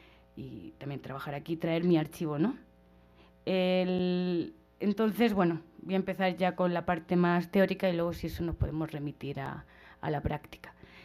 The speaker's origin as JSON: {"language": "Spanish", "town": "Murcia", "region": "Region of Murcia", "country": "Spain", "said": "ellas de Murcia, de donde yo soy"}